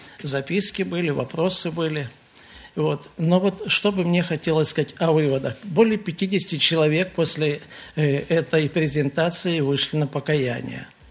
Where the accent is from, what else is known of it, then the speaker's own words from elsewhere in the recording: Vorkuta, Komi Republic, Russia; Вот, я из Воркуты. Вот это там, где 12 месяцев зима, остальное лето.